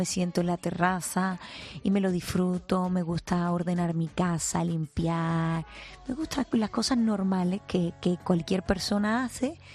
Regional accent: Spain; Yo soy una persona que me siento muy orgullosa de donde soy. Y además, siempre lo digo, soy española y me encanta mi país.

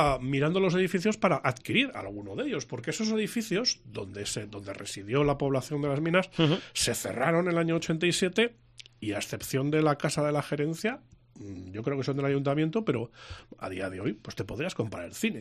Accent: Peracense, Aragon, Spain; Yo soy de Peracense.

